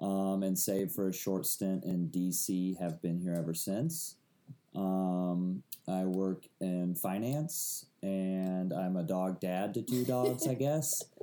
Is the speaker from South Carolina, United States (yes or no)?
no; Iowa, United States; I'm from a small town in Iowa, population 1,200.